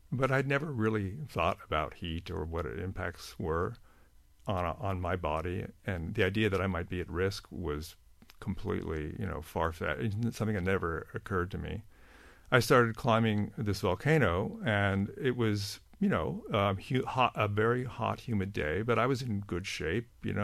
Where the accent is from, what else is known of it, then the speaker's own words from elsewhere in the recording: California, United States; You know, I grew up in California. I remember the smog in California.